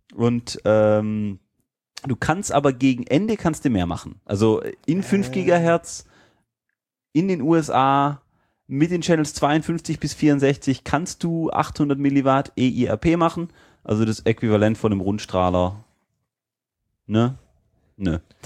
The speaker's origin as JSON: {"language": "German", "country": "Taiwan", "said": "Wir kommen alle aus Taiwan."}